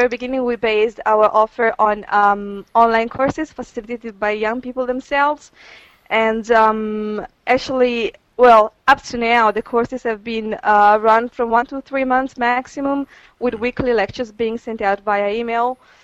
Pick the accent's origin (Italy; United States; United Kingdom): Italy; Milan, Lombardy; English is a second language; I'm from Italy, from Milan